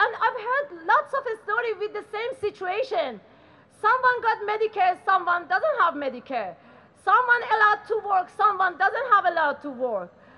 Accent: Iran; English is a second language; now in Australia; I have been here since 2013. I come from Iran, the country which is minority religion is a crime.

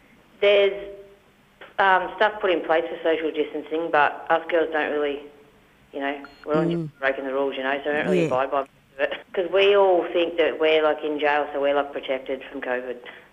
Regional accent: Victoria, Australia; I'm from Gippsland, but my background's from Yorta Yorta up near Echuca and Shepparton.

